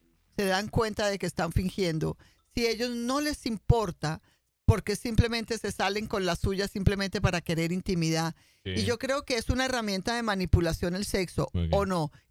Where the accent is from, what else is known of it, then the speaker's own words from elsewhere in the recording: Colombia; yo soy muy latina en este país, pero que aprendí que no era colombiana, sino colombianísima.